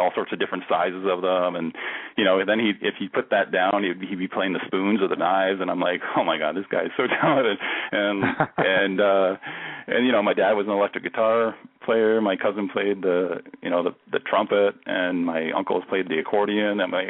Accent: Canada; And I was like, I'm Canadian.

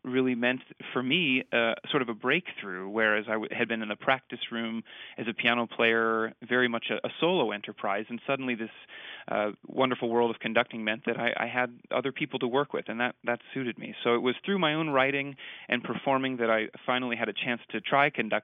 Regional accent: St. Louis, Missouri, United States; I remember some early piano teachers growing up in St. Louis who really inspired me

